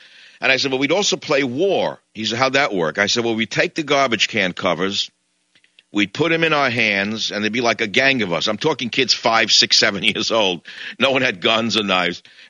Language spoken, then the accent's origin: English; New York City, New York, United States; I said, David, I grew up in New York City, and I had to learn how to swim with all kinds of fish.